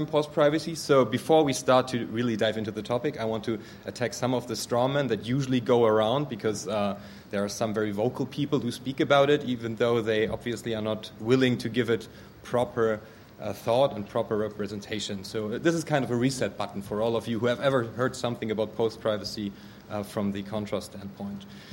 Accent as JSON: {"language": "English", "country": "Germany", "second_language": "English", "said": "The fact that I come from Germany obviously is going to influence some of the examples I'm going to give you"}